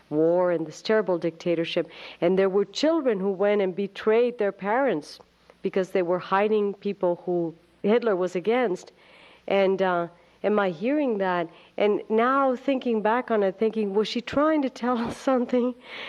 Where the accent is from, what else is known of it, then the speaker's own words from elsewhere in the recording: Dominican Republic; Oh, well, yes, I came from the Dominican Republic.